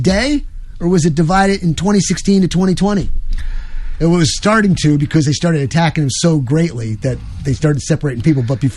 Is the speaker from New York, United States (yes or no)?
yes; New York, United States; I'm from New York, ladies and gentlemen.